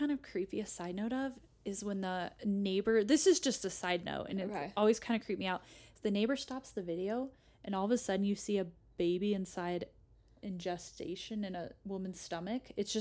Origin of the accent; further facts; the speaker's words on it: Colorado, United States; we're from Colorado, so we see more of that stuff.